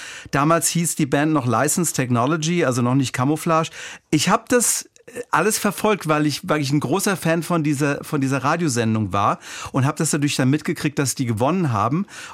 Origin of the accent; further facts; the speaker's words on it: Frankfurt, Hesse, Germany; also born or lived in Zwingenberg, Germany; Ich bin ja eigentlich aus der Frankfurter Gegend, aber ich habe damals dann an der Bergstraße gewohnt.